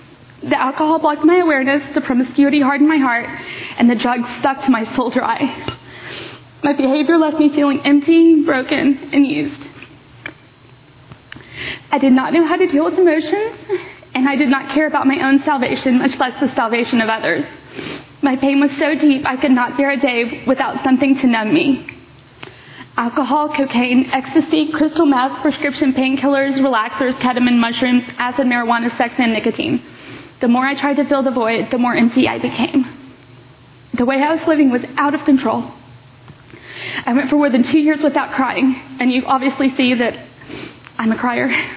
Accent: Dallas, Texas, United States; born there; I was born in Dallas to two Christian parents.

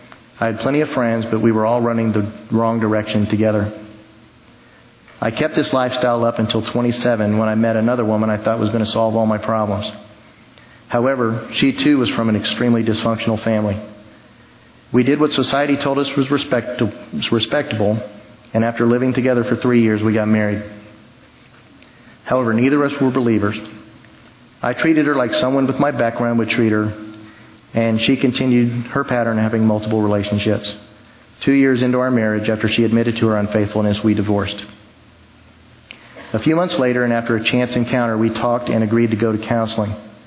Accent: San Antonio, Texas, United States; I was raised in San Antonio by my parents until the age of 6, when my father, who was in the Army, went to Vietnam for a year.

